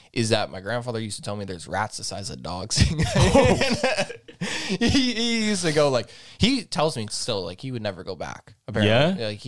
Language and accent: English; Azores, Portugal; I went to the island because I'm from the Azores.